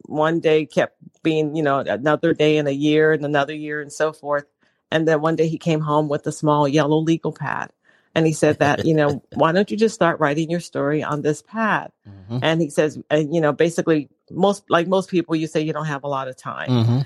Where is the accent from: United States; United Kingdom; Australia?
United States; New Orleans, Louisiana; I would periodically just tell people how I grew up in New Orleans and all of that, and growing up in abject poverty and, you know, surrounded by lots of crime.